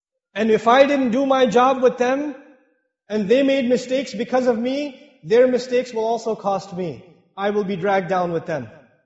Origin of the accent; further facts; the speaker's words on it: Pakistan; Where I'm originally from Pakistan.